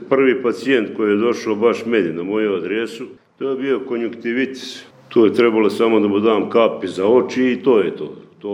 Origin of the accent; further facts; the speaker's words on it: Benkovac, Zadar County, Croatia; also born or lived in Čapljina / Skopje; Moj otac je dobio prekomandu. Kad sam imao 5 godina, dobio prekomandu u Benkovac. Tu sam ostao do svog 7. razreda. Onda dobija prekomandu u Skoplje. Znači, tu sam živio s roditeljima do 75. godine.